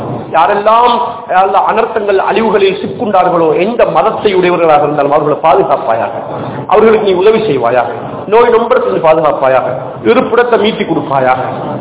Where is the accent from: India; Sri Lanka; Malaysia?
Sri Lanka; நான் ஒரு ஸ்ரீலங்கன், நான் ஒரு லாங்கி, நான் ஒரு இலங்கைவாதி, இந்த இந்த நாட்டு இந்த மண்ணினுடைய பிரஜை